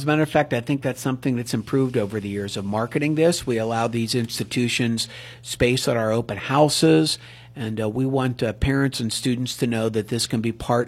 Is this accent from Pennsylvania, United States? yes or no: yes; Ellwood City, Pennsylvania, United States; So it was special because it was my hometown.